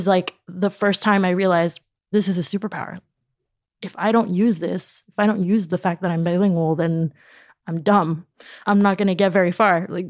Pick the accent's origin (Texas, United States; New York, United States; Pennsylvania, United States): New York, United States; New York City; born there; first language Spanish; English is a second language; Spanish was my first language. Even though I was born in New York, my parents spoke to me in Spanish growing up.